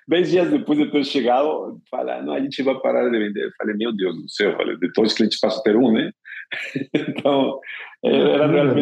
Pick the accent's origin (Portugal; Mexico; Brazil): Mexico; Portuguese is a second language; E eu sou mexicano, né?